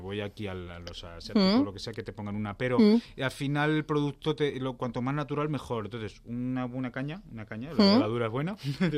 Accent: Valencia, Valencian Community, Spain; born there; Yo nací en Valencia, pues bueno, tengo la tradición del Mediterráneo, que es muy rica

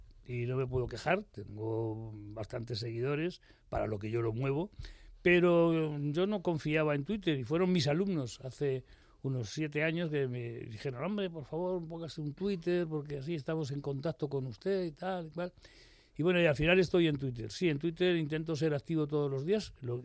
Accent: Madrid, Community of Madrid, Spain; yo soy de Madrid, pero mi madre, por ejemplo, era de Cuevas del Campo, muy cerquita de Baza, en Granada.

